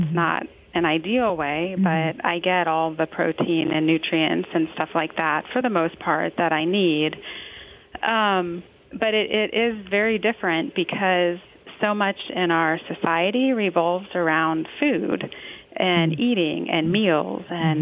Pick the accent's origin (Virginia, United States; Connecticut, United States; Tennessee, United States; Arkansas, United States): Virginia, United States; So I grew up here in Virginia for the most part